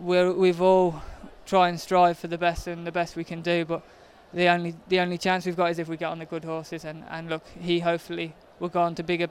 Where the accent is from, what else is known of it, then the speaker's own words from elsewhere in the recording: East Midlands, United Kingdom; Look, I'm from the north, I'm from Lincolnshire.